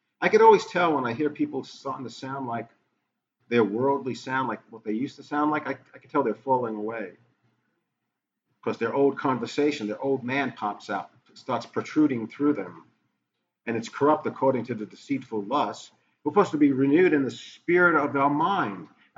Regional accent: New York, United States; now in Franklin, United States; I've sort of become a little bit of each because I am from New York and I do miss New York once in a while when I think about it. But I still live in Franklin

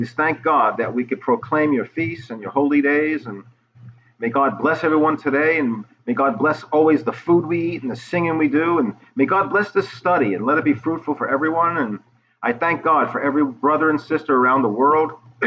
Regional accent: New York, United States; because I might talk too fast because I'm from New York.

